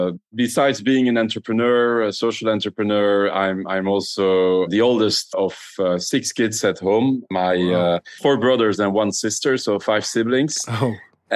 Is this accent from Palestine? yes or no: no; Belgium; I'm born and raised in Belgium. I'm 42 years old